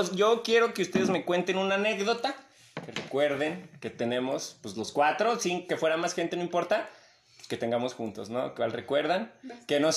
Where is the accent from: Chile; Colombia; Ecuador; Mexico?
Mexico; Entonces, pues ya, porque como buen mexicano...